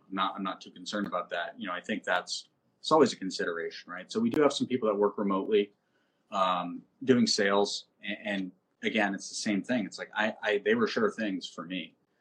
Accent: Boston, Massachusetts, United States; now in Portland, United States; I'm from Boston. Chris is from Boston.

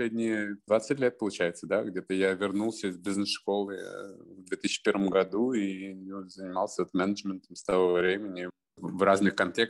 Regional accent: Yekaterinburg, Sverdlovsk Oblast, Russia; moved away as an adult; also born or lived in Moscow; now in New York, United States; Я, на самом деле, с Урала. Я из Екатеринбурга и приехал в Москву получать высшее образование и начал работать в Москве.

